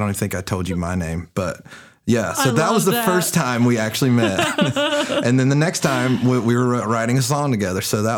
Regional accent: Charlotte, North Carolina, United States; I know I was in high school, and I'm from Charlotte, and I went and saw you at Carowinds Christian Music Day, Charlotte, North Carolina.

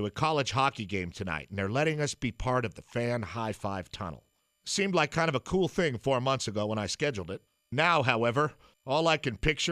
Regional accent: Garden Grove, California, United States; also born or lived in Huntington Beach; When I was in eighth grade, I moved from Garden Grove to Huntington Beach.

